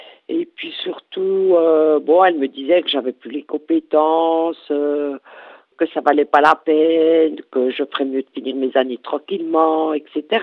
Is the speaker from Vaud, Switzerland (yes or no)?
no; Jura, Switzerland; accent: Jura; ce qui marque beaucoup, c'est mon accent. On devine tout de suite que je suis jurassienne et aussi